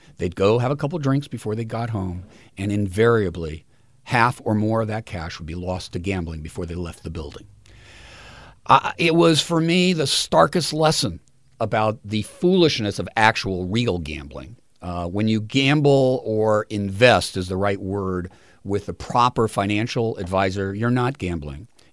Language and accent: English; Los Angeles, California, United States; I grew up in Los Angeles, and I would ride my bike from one end of the city almost literally to the other.